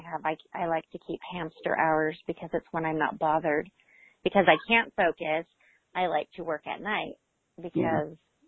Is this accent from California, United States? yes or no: yes; Newcastle, California, United States; I'm actually from Newcastle, California in Northern California.